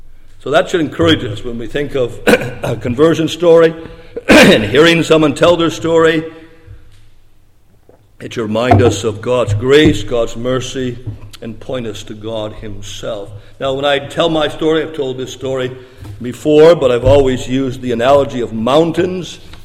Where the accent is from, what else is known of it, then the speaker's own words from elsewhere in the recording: Nephton, Ontario, Canada; most of my teenage years were spent in a little small mining community, Nefton, Ontario, not all that far from Peterborough.